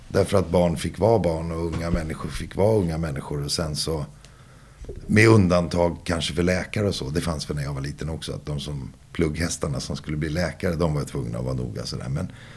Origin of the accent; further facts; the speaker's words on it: Stockholm, Stockholm County, Sweden; jag tycker … från Enskede. Alltså en helt vanlig kille som växte upp i en förort i Stockholm.